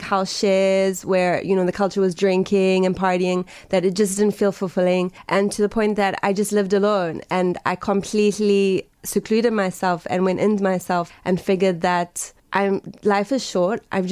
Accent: Durban, KwaZulu-Natal, South Africa; moved away as an adult; also born or lived in London; I was born in Pietermaritzburg, and I schooled in Kloof in Durban. And then, like many South Africans do, I moved to London.

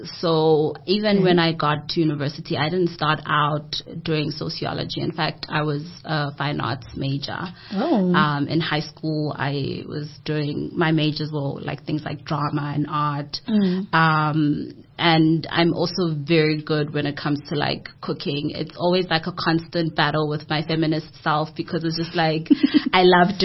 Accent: KwaMashu, KwaZulu-Natal, South Africa; being raised in a very Western sort of setting, when originally I'm from Kwamashu

